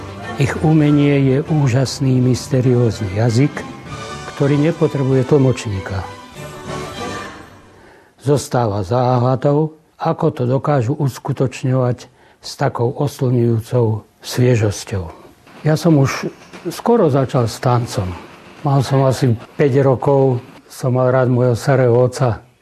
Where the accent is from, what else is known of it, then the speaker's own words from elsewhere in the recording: Banská Bystrica Region, Slovakia; Ja pochádzam z takého kraja Hriňovských a Detvianských Lazoch pod Polanou, kde sú tradície veľmi silné.